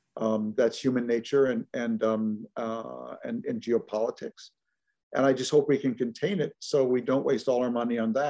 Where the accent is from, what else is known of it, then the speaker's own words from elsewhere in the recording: Minnesota, United States; I mean, in a way I could 50 years ago growing up in Minnesota.